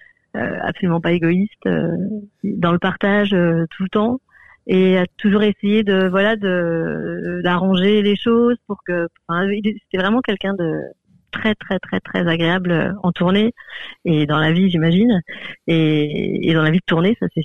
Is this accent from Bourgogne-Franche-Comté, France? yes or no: yes; Bourgogne-Franche-Comté, France; moi du coup je viens de l'Est de la France et voilà, vers le Jura français